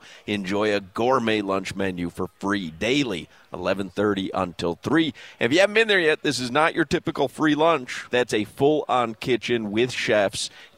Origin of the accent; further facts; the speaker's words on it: Highland Park, Illinois, United States; Highland Park.